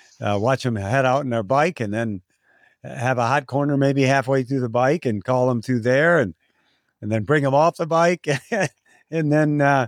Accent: Ireland; well, I'm Irish and I'm full of you-know-what

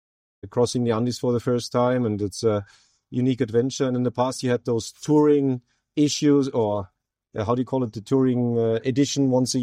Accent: Germany; English is a second language; moved away as an adult; now in Chile; I'm originally from Germany and I live now in Chile in South America. I was born 1971. I was raised in Germany.

